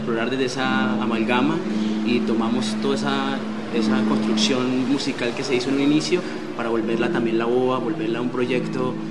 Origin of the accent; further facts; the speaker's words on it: Barrancabermeja, Santander, Colombia; Con ella me crié en Barranca, yo nací en Barranca Bermeja, soy el santandereano de la familia.